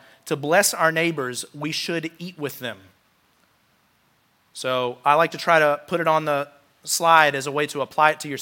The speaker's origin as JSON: {"language": "English", "town": "Roanoke", "region": "Virginia", "country": "United States", "tie": "born or raised there", "said": "because I grew up in Roanoke and there were not that many good restaurants."}